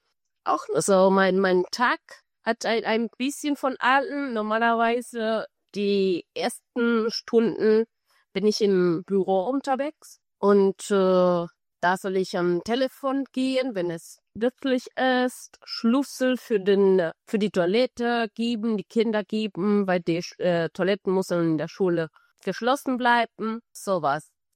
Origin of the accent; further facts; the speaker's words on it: Cuba; German is a second language; moved away as an adult; now in Germany; ich habe auf meinem Heimatland, also auf Kuba, habe ich vorher ein Studium abgeschlossen, eine Germanistikstudium abgeschlossen